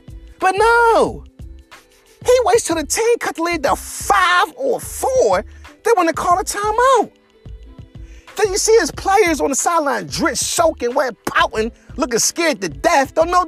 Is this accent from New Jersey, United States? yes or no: no; Philadelphia, Pennsylvania, United States; I'm from Philly. Born and raised in Philly. West Philly, to be exact.